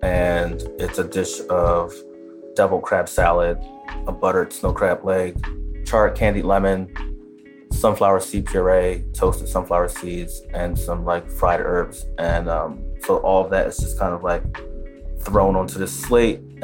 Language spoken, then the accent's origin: English; Philadelphia, Pennsylvania, United States; the row house that I grew up in Philly